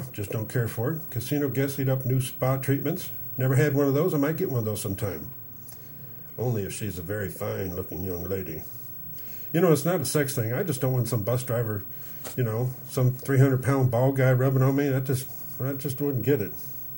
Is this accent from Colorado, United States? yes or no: yes; Denver, Colorado, United States; We grew up with it in Denver.